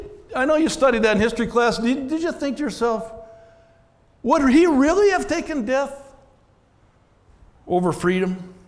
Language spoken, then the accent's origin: English; United States; I am an American. I am deeply grateful for freedom.